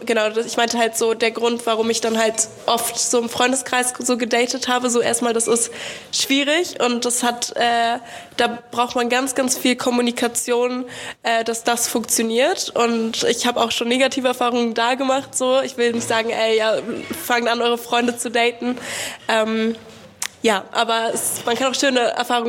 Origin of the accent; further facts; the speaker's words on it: Berlin, Germany; Also ich bin in Berlin aufgewachsen